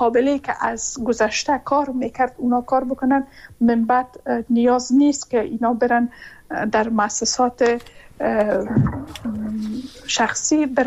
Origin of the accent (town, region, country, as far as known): Afghanistan